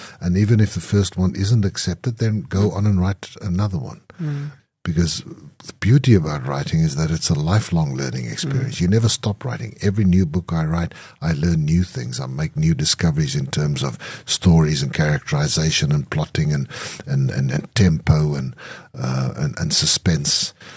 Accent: Klerksdorp, North West, South Africa; You know, I grew up in Klerksdorp in what is today the Northwest Province, in a mining town where there were no writers

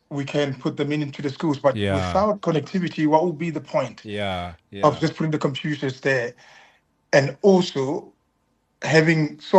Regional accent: Mokopane, Limpopo, South Africa; born there; I was born in Mokopane, place called Gqokopane.

